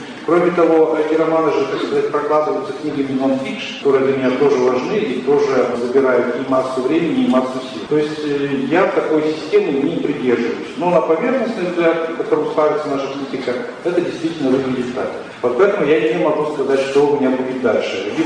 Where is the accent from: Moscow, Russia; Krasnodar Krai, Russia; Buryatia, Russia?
Krasnodar Krai, Russia; Sochi; я сам из Сочи